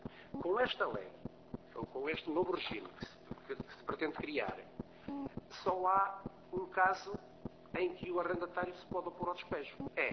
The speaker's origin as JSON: {"language": "Portuguese", "town": "Porto", "region": "Norte", "country": "Portugal", "said": "Lembro-me, sobretudo, dos casos no Norte, que é onde eu tenho mais experiência, sou do Porto, advogo no Porto"}